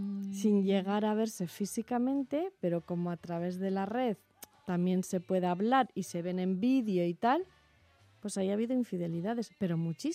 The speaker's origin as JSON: {"language": "Spanish", "country": "Spain", "said": "como somos los españoles"}